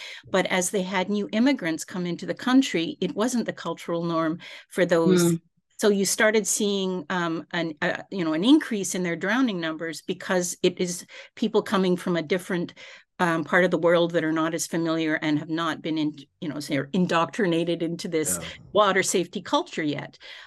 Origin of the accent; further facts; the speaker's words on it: Canada; Growing up in Canada, canoeing, kayaking, I love paddling.